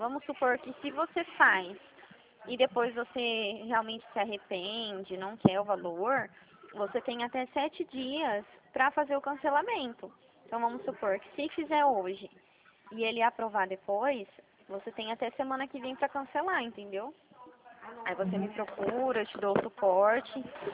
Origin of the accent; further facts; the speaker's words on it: Dracena, São Paulo, Brazil; Eu sou de Dracena.